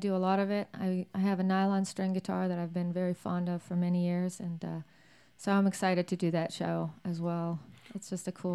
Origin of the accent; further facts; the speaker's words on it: Canada; I'm known as the Canadian blues artist down here, so it kind of refers to my northern roots.